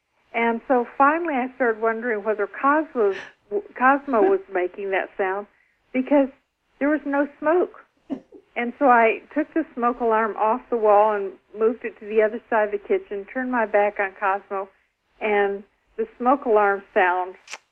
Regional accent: Texas, United States; and I grew up in Texas, and I love the smell of Mexican chilies.

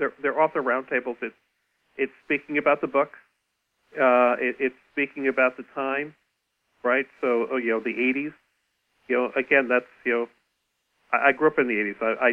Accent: Long Island, New York, United States; So I grew up on Long Island in this town. I mean, this town is real.

